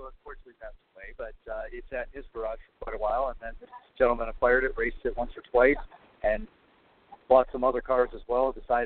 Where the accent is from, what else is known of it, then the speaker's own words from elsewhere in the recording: Tampa, Florida, United States; from Tampa, Florida.